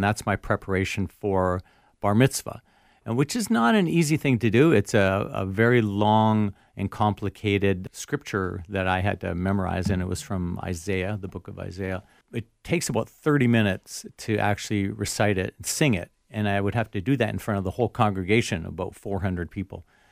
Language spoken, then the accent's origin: English; Vancouver, British Columbia, Canada; also born or lived in Saskatchewan; I was born in Saskatchewan, which is a province in Canada. Mm-hmm. Lived there until I was 10, but then moved out to the West Coast and live in Vancouver, and I've lived in that area ever since.